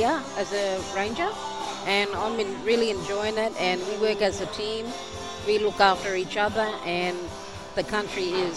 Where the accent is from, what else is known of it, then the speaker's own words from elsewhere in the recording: Babinda, Queensland, Australia; I've been living in Bobinda all my life, but I am Yidinji from the Atherton Tablelands and Mamu from Innisfail.